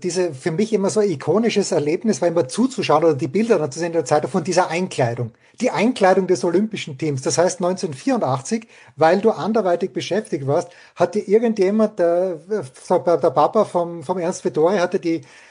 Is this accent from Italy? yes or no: no; Austria; also ich bin ja Österreicher